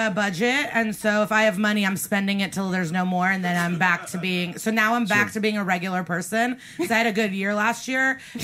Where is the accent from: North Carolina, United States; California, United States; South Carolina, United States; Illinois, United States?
Illinois, United States; So I grew up in the Chicago suburbs, okay.